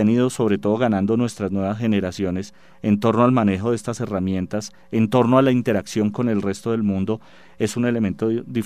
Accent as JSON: {"language": "Spanish", "country": "Colombia", "said": "cómo desde Colombia yo puedo aportar la visión de emprendimiento que tenemos nosotros como colombianos"}